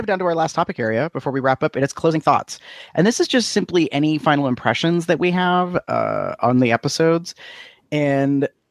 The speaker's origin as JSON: {"language": "English", "town": "Erie", "region": "Pennsylvania", "country": "United States", "tie": "born or raised there", "said": "I can get away with saying I'm from Erie because this is where I grew up. Even though I moved away, I came back."}